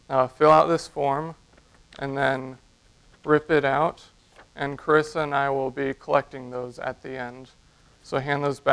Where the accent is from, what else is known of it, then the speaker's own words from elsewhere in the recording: Brazil; moved away; I grew up in Brazil. Yes. My parents were missionaries in Brazil. So I was born and raised there. So I have citizenship and I know the language fluently.